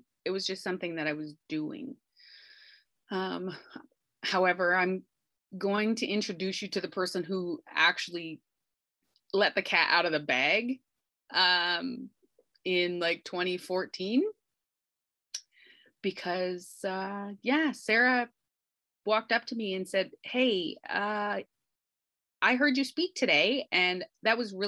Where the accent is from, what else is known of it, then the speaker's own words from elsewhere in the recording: Ontario, Canada; despite the fact that I was speaking to a public audience in like Nova Scotia at the time, and I'm from Southern Ontario.